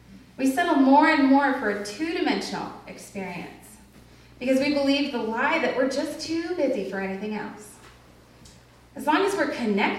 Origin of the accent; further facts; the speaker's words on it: California, United States; Y'all, I'm from California. I'm still trying to adopt the y'all, but it feels very fake